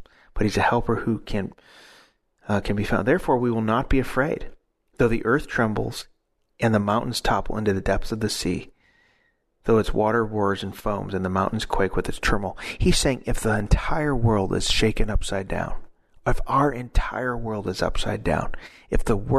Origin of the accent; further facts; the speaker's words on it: United States; I mean, being an American, United States, I'd always felt very safe.